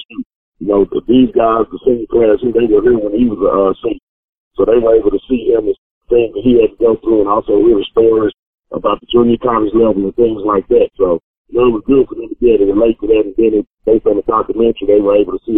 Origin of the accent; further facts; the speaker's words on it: Dallas, Texas, United States; Okay, first of all, I'm from the Dallas area.